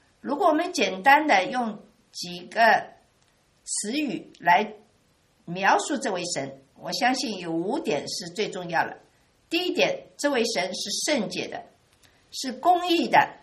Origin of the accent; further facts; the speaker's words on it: China; 我们中国人称为圣人，不是单单干净而已